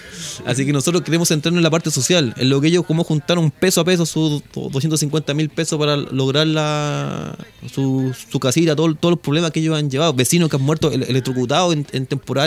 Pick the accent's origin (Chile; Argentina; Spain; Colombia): Chile; Nosotros somos chilenos, tenemos muchos modismos